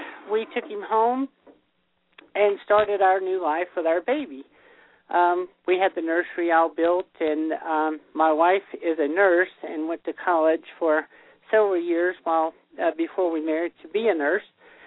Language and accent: English; the South, United States; my wife and I, we are from the South, so we went to church like we were supposed